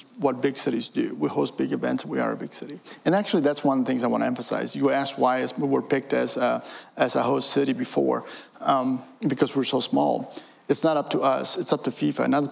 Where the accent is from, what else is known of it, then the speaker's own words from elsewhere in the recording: Bolivia; English is a second language; In 1994, I went to watch my home country, Bolivia, against Germany.